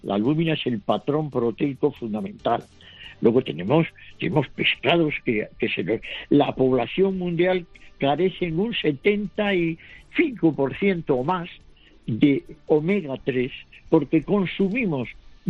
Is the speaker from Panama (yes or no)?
no; Galicia, Spain; en la Costa da Morte de Galicia, que es mi tierra